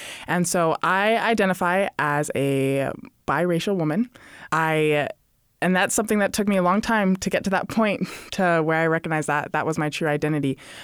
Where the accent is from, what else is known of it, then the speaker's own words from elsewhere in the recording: Utah, United States; also born or lived in Hawaii / Arizona; I was born in Utah. We lived in Hawaii for a while. Then we moved to Arizona before moving back to Utah. And again, that's where I went to high school.